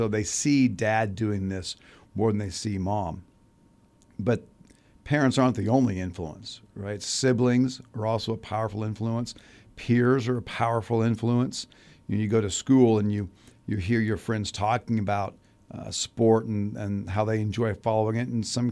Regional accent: Kansas City, Missouri, United States; I grew up in Kansas City. That just wasn't a thing in Kansas City.

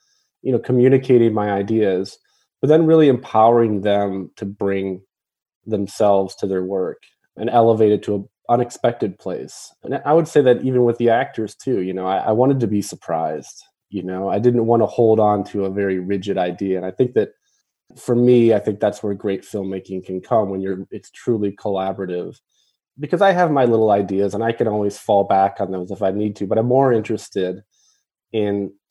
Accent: Ann Arbor, Michigan, United States; You know, I grew up in Ann Arbor. I think my first job ever was at Burger King, worked at Subway.

